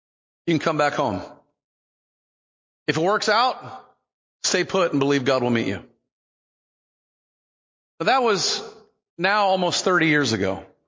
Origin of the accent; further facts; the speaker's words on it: Ovilla, Texas, United States; also born or lived in Dallas, Texas; I left to go back home to my hometown of Dallas, Texas, or really Ovilla, Texas, to serve in the local church I was in that I'd been serving since I was 19.